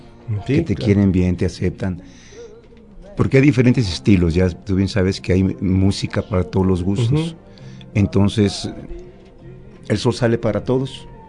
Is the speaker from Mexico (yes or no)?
yes; Guadalajara, Jalisco, Mexico; 24 años. Vengo de Guadalajara, Aarón, exactamente. Me vine siguiendo a mi esposa.